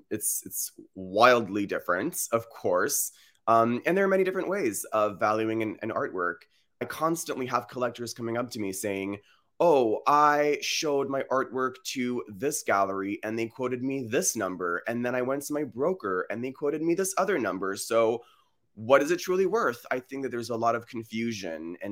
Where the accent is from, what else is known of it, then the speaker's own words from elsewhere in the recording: United States; also born or lived in France; now in London, United Kingdom; contrary to my accent, I'm French. I grew up in the States.